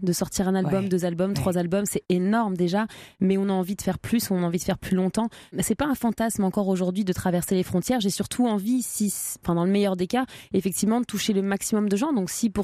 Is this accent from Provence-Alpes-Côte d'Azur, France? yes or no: no; Trappes, Île-de-France, France; je le ressentais déjà très jeune lorsque je disais que je venais de Trappes